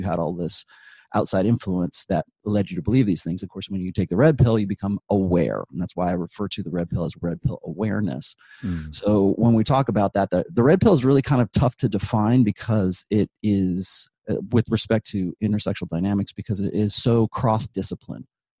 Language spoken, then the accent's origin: English; California, United States; I grew up in Southern California.